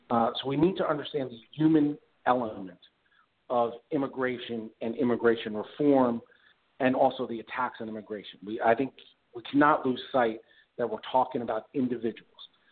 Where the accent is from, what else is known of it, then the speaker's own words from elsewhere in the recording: United States; First, as an American, as someone who has been raised to serve others and to care for others